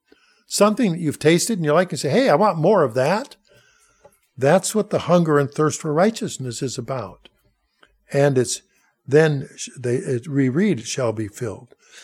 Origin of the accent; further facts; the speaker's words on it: Minnesota, United States; Look, I'm from Minnesota. I don't eat anything I haven't eaten before.